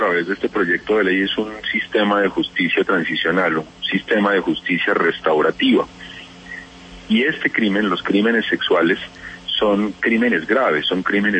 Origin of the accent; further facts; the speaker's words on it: Mocoa, Putumayo, Colombia; Yo soy de Mocoa, de la capital del departamento.